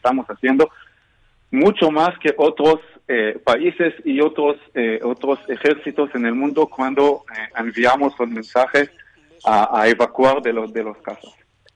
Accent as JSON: {"language": "Spanish", "country": "France", "tie": "born there", "second_language": "Spanish", "said": "Yo trabajaba 3 años en Costa Rica. Yo nací en Francia, entonces tengo dos idiomas latinos."}